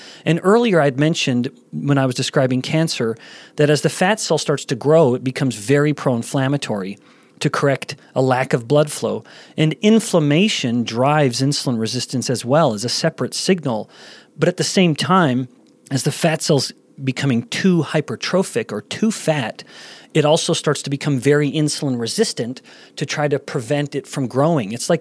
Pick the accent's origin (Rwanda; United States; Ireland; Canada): Canada; also born or lived in Singapore; And as a Canadian boy, it was fun for me to continue to operate within the empire